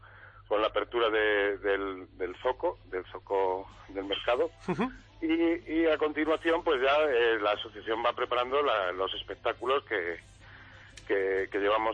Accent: Consuegra, Castilla-La Mancha, Spain; todos somos voluntarios de Consuegra, de la zona, de los pueblos de alrededor

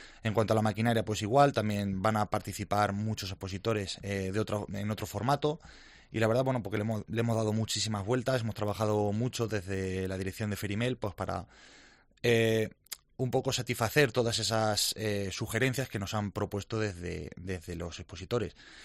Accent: Membrilla, Castilla-La Mancha, Spain; para los que somos de allí, de Membrilla y de alrededores

